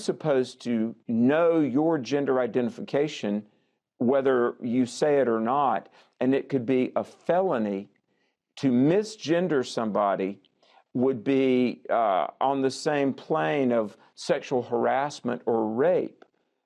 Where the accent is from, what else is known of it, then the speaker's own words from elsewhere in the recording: the South, United States; I grew up in the Jim Crow Democrat South.